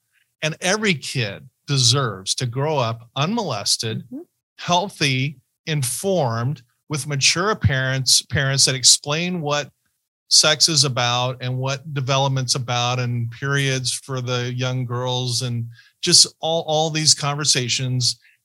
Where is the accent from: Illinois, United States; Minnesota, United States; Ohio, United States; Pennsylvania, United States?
Ohio, United States; born there; I was born in Ohio, by the way.